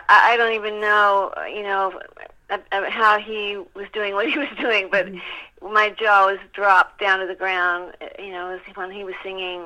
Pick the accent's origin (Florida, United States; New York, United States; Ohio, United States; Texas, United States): Texas, United States; Dallas; But, I mean, I rejected all things country and western when I was in Dallas because my mom was such a gigantic … fan. She was in her fan club, and it never stopped playing in my house when I was growing up